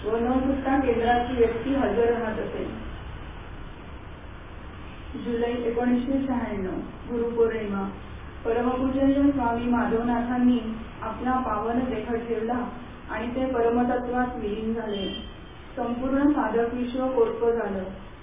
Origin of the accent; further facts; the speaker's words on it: Kalyan, Maharashtra, India; मी कल्याणची आहे असं कळल्यावर तर त्यांना आणखीनच बरं वाटलं.